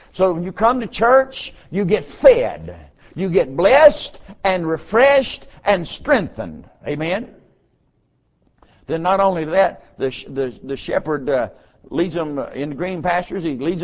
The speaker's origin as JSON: {"language": "English", "country": "United States", "said": "Ladies and gentlemen, I'm an American."}